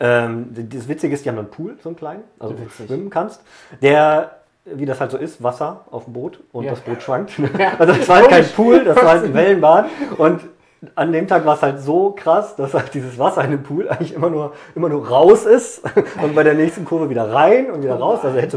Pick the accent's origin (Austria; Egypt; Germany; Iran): Germany; Cologne, North Rhine-Westphalia; now in Hamburg, Germany; Ich bin extra für den Job nach Hamburg gezogen und komme eigentlich gebürtig aus Köln. Ich bin kölscher Jung